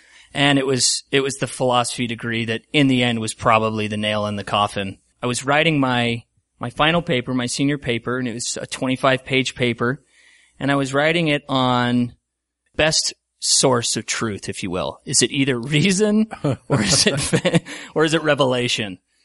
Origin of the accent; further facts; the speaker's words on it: Cottonwood Heights, Utah, United States; also born or lived in Sandy; I should preface that. I grew up here. I'm from the Cottonwood Heights and Sandy area. I went to Brighton High School